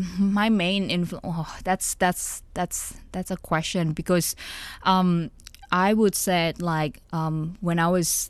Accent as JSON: {"language": "English", "town": "Yogyakarta", "region": "Special Region of Yogyakarta", "country": "Indonesia", "tie": "born or raised there", "said": "First of all, the city that I grew up in was Yogyakarta. It's a different city."}